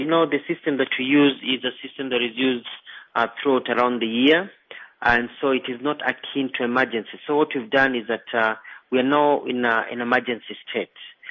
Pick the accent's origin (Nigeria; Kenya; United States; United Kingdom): Kenya; As a Kenyan government, we've said that it is actually inhuman to wait until the people arrive at your doorstep